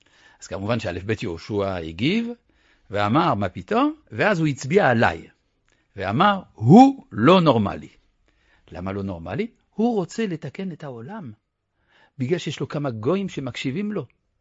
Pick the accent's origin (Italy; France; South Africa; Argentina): France; now in Israel; אני גדלתי במדינה שעל כל בניין רשמי היה כתוב חירות, שוויון ואחווה.